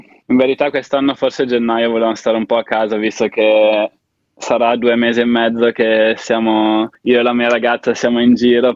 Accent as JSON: {"language": "Italian", "town": "Verona", "region": "Veneto", "country": "Italy", "tie": "born or raised there", "said": "i miei genitori sono entrambi inglesi e quindi per questo ho il nome e il cognome. Però sono nato a Verona e sono cresciuto lì, ho vissuto tutta la vita a Verona"}